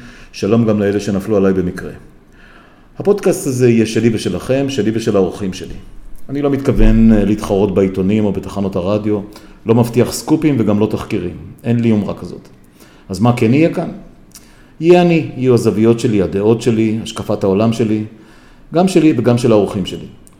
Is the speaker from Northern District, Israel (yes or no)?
yes; Afula, Northern District, Israel; אני בן 63 עוד מעט. נולדתי וגדלתי באפולה.